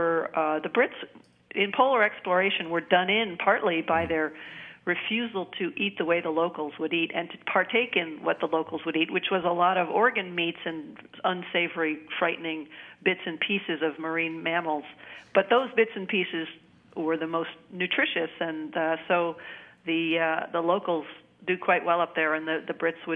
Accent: New Hampshire, United States; I grew up in New Hampshire, but we didn't have any cows.

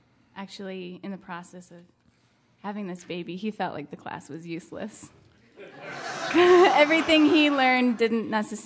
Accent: Marshfield, Wisconsin, United States; No, I grew up mostly in Marshfield, Wisconsin.

